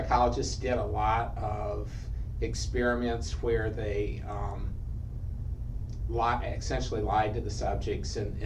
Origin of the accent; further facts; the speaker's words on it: Fostoria, Ohio, United States; also born or lived in Findlay, Ohio; Okay, I was born in Findlay, Ohio, but I grew up in Fostoria, Ohio, a little bit south of Toledo.